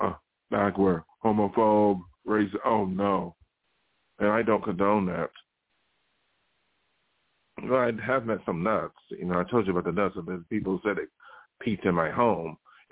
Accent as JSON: {"language": "English", "region": "New York", "country": "United States", "lives_now": "Los Angeles, United States", "said": "I'm living near Los Angeles. I came from New York, and New York is a very liberal, democratic area for the most part."}